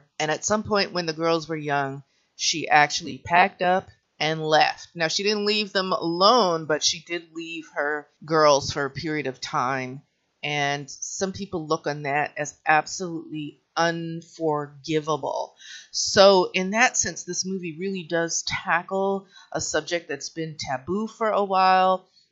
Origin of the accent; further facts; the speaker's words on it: Bronx, New York, United States; This movie, okay, I grew up in the Bronx, y'all. Part of my family is Puerto Rican in heritage. In the Bronx and Manhattan that I know growing up, there were bodegas on every corner